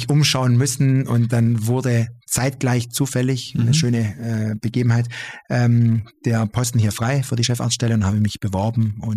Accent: Böblingen, Baden-Württemberg, Germany; also born or lived in Esslingen / Tübingen; Beide Eltern sind Italiener, bin aber gebürtiger Böblinger, bin im Großraum Stuttgart überwiegend Böblingen, Esslingen, Tübingen in diesen Landkreisen aufgewachsen, groß geworden.

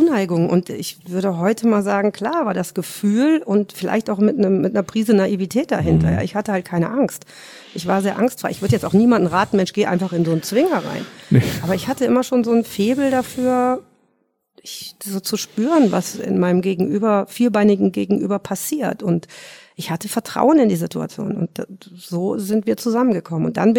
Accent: North Rhine-Westphalia, Germany; now in Munich, Germany; Nee, ich komme aus Nordrhein-Westfalen.

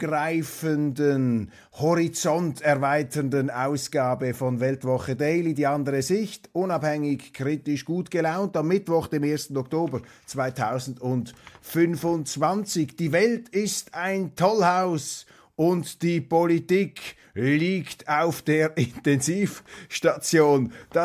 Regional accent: Switzerland; prüfen Sie das, was ich da sage, als Schweizer meine unmaßgeblichen Einschätzungen.

